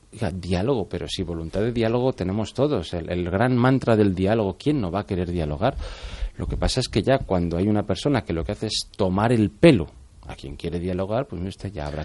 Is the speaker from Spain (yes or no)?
yes; Catalonia, Spain; los que somos independentistas y catalanes de pura cepa